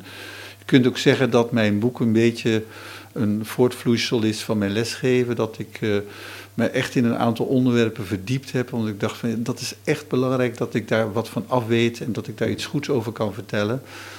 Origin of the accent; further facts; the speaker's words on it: the north, Netherlands; ik heb een accentje, dat is al duidelijk direct te merken. Ik probeer trouwens soms wel eens een beetje wat meer Vlaams te spreken. Maar ik kom inderdaad uit het noorden. Ik ben ook protestant.